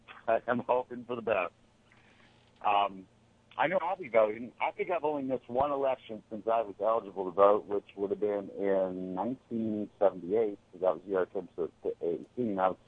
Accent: New York, United States; now in Columbus, United States; I'm still a New Yorker in that regard. And I moved down here to the Mid East Side so I can be close to downtown and close to my job.

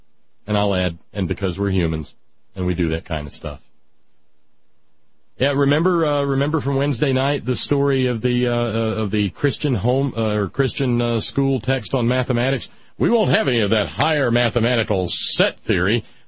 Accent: Tampa, Florida, United States; Well, after all, I grew up in Tampa and it was a good deal for the teacher.

